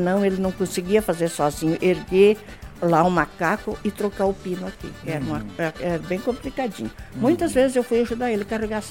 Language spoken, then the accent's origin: Portuguese; Condor, Rio Grande do Sul, Brazil; Daí eu fui estudar, voltei para minha terra natal em Condor estudar.